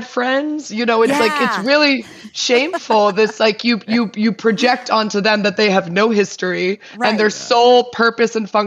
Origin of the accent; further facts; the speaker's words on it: New York, United States; now in Pasadena, United States; We grew up in New York. My dad's Dutch, grew up in Holland. And then we moved to New York.